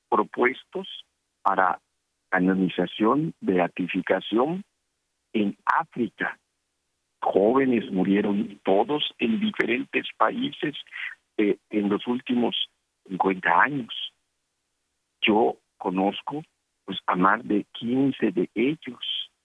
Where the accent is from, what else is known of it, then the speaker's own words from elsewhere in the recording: Yucatán, Mexico; lo que somos los yucatecos. No somos ni mayas, ni somos españoles.